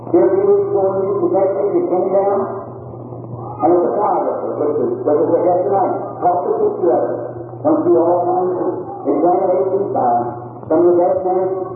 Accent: Kentucky, United States; born there; I was born of a humble parent, born of the Catholic. I was born in Kentucky.

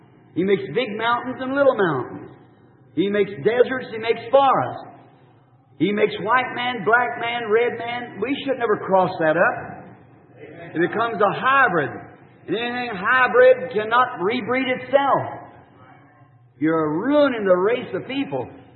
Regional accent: the South, United States

